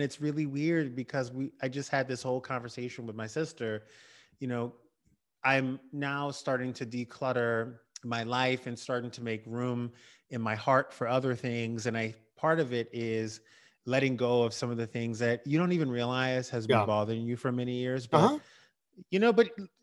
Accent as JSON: {"language": "English", "region": "the South", "country": "United States", "tie": "born or raised there", "said": "And it's interesting because, you know, I grew up in the South."}